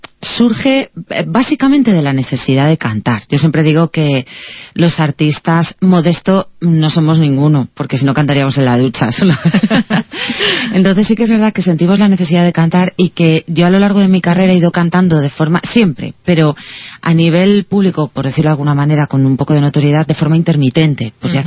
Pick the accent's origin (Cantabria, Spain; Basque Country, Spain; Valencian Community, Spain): Basque Country, Spain; now in Madrid, Spain; yo vine a Madrid a cantar. O sea, yo soy vasca.